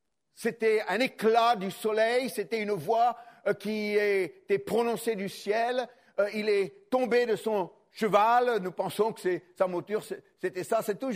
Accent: France; c'est là où nous, en tant que Français, nous sommes dans un désavantage très important.

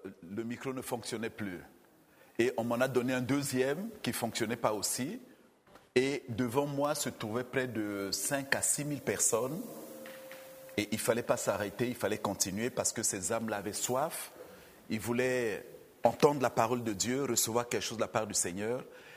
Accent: DR Congo; moi je ne suis pas vénézuélien, je viens du Congo, ça fait une semaine que je suis là

